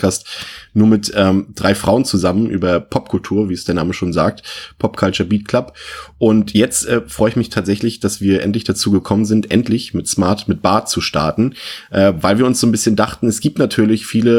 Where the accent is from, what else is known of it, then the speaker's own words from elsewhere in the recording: Mecklenburg-Vorpommern, Germany; Also ich komme aus einer Kleinstadt, da bin ich aufgewachsen in Mecklenburg-Vorpommern